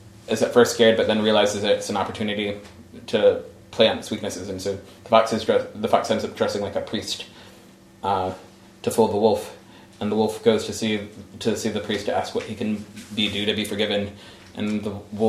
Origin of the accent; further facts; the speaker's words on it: South Boston, Virginia, United States; Yeah, I'm from South Boston, Virginia.